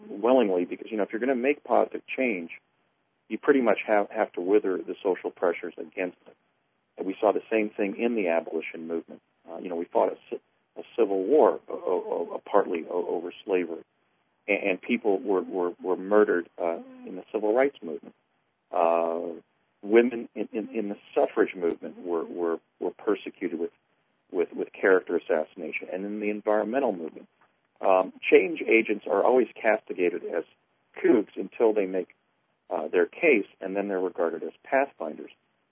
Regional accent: Washington, United States; I'm a lawyer from Washington State. I have a solo practice. I run a small law practice in Washington.

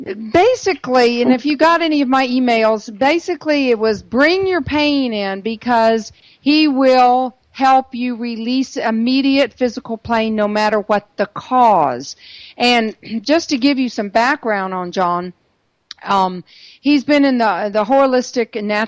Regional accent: Georgia, United States; we have a caller from my home state, Georgia

